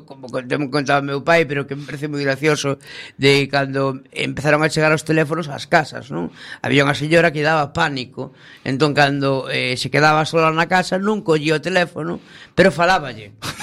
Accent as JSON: {"language": "Spanish", "town": "San Pedro de Nos", "region": "Galicia", "country": "Spain", "said": "soy de San Pedro de Nos y me, tengo varios familiares a un radio de un kilómetro más o menos"}